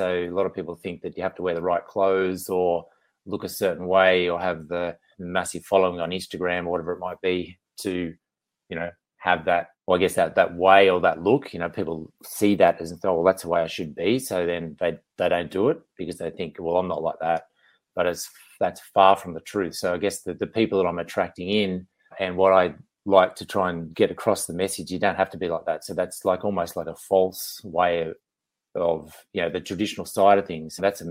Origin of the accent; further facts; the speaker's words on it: Australia; Yeah, born and bred in Australia. So yes, beautiful country to live in, that's for sure.